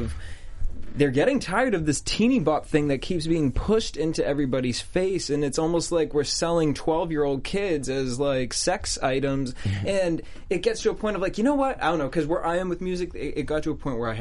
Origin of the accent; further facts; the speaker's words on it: Boston, Massachusetts, United States; also born or lived in New York; Everyone thinks I'm from Canada. But it's because I'm from Boston. I lived in New York.